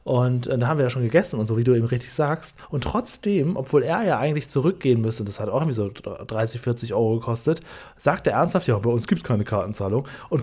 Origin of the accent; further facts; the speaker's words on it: Hemmoor, Lower Saxony, Germany; Aus Hemmoor, wo ich aufgewachsen bin, da hat das 40 Pfennig gekostet.